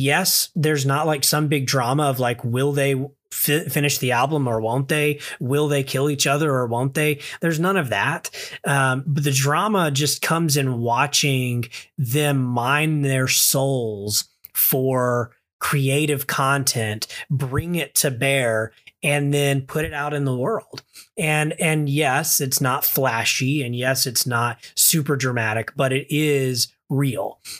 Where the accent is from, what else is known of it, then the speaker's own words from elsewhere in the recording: the South, United States; I'm from the South and, you know, I know what it's like to kind of grow up, close with a brother